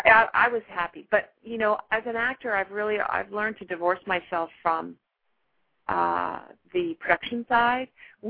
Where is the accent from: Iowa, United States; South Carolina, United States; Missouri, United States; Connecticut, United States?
Connecticut, United States; I'm from Connecticut. I went to a prep school.